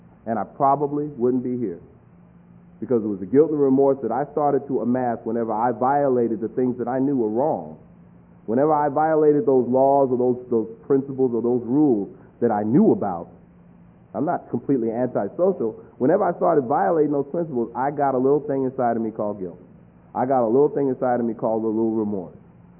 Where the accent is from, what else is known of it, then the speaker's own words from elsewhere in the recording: New York City, New York, United States; because we grew up in New York City.